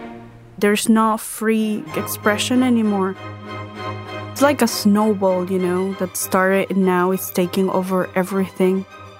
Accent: Venezuela; I was born in Venezuela, and I lived there with my family. Life there was really difficult. Venezuela has just gone down.

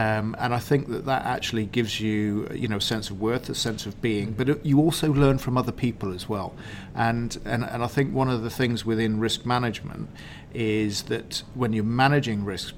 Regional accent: Cyprus; I think growing up in Cyprus during the 1970s was wonderful.

